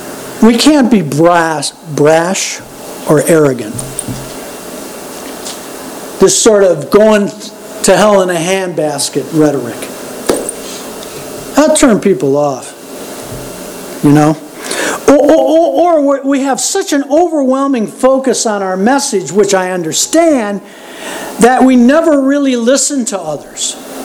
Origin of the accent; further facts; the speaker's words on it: Chesapeake, Virginia, United States; I grew up in Chesapeake. I mean, we ate pizza till we could hardly walk, you know?